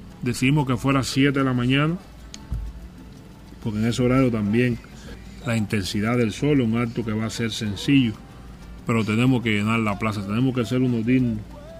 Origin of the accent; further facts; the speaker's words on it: Cuba; esos somos los cubanos, llenos de solidaridad